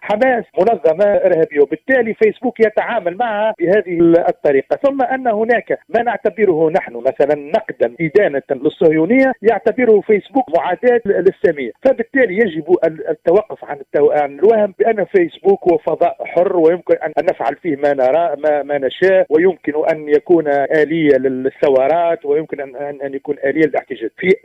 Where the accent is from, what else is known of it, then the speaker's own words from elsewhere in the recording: Tunisia; ما ننشره اليوم نحن كتونسيين وكعرب